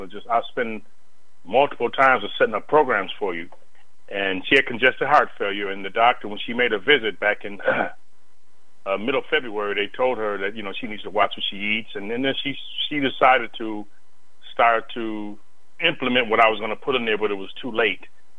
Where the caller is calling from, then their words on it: Detroit, Michigan, United States; I'm calling from Detroit.